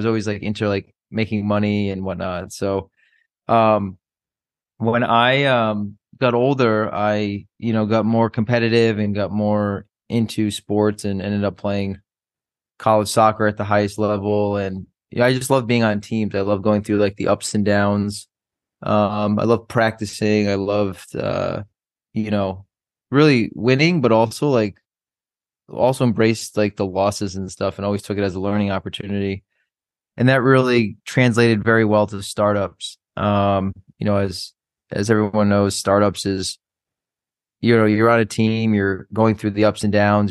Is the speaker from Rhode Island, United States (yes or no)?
yes; Rhode Island, United States; But I grew up in Rhode Island, and for anyone who doesn't know where Rhode Island is, Rhode Island is in between New York and Boston.